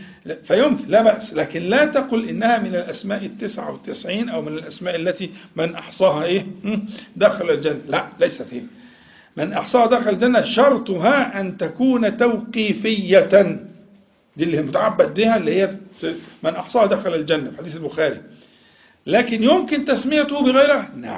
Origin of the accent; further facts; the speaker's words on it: Egypt; يعني انت مثلا عندك ايه من احنا كمصريين يعني عندنا عبد المنعم ده اسم مشهور جدا